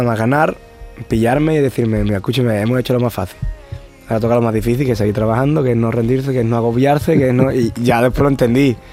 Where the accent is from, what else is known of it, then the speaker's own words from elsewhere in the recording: Benalúa, Andalusia, Spain; now in Seville, Spain; Yo estoy ahora mismo estudiando en Sevilla, pero bueno, cada fin de semana que puedo bajo a Benalú, a mi pueblo, y a ver a mis amigos, a mi familia, a todo el mundo.